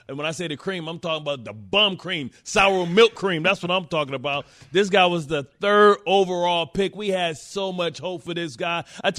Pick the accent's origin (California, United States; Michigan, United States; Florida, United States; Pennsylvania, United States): Michigan, United States; Detroit; I'm from Detroit.